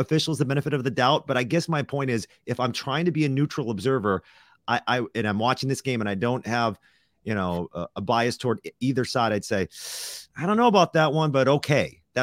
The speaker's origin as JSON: {"language": "English", "town": "Madison", "region": "Wisconsin", "country": "United States", "said": "I'm from Madison. We're from the state."}